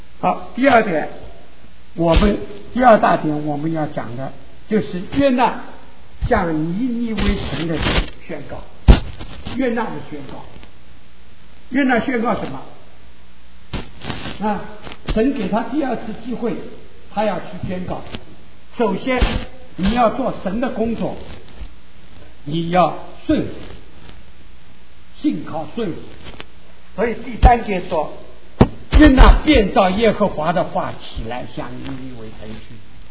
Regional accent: Shanghai, China; 大家都知道我是上海人，很多上海人说另眼会看待人

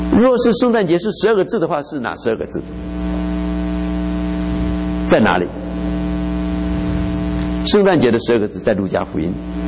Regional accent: China; 犹太人向他们传福音，中国人，我们中国人要传福音。

